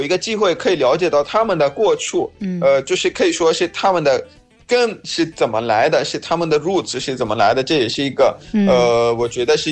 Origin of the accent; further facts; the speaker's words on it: Pakistan; Chinese is a second language; 我是来自巴基斯坦的